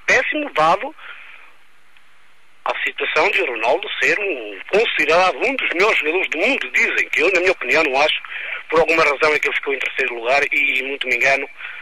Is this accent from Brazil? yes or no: no; Portugal; porque eu sou português e eu acho que os portugueses são bons.